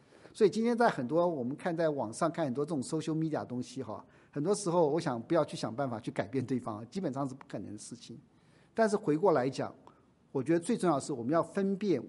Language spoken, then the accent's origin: Chinese; China; moved away as an adult; now in United States; 我们中国人做菜我们都要用酒嘛